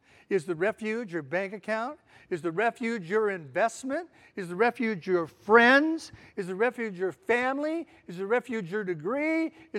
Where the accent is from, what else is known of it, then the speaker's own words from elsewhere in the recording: California, United States; I'm from California. We have earthquakes a lot.